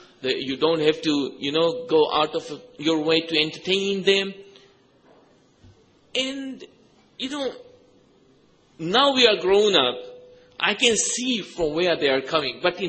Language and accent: English; Fiji; I'm from Fiji.